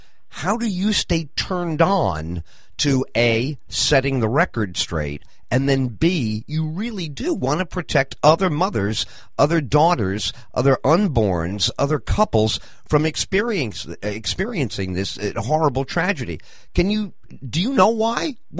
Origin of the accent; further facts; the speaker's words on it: Deer Park, New York, United States; also born or lived in Plainview; I knew it. I knew it. I'm from Deer Park and Plainview. What town?